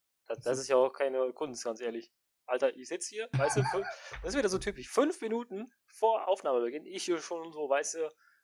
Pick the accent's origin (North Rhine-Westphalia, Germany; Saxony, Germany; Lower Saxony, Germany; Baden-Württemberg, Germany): North Rhine-Westphalia, Germany; Cologne; Direkt vor der Haustür, hier, ich komme ja aus Köln.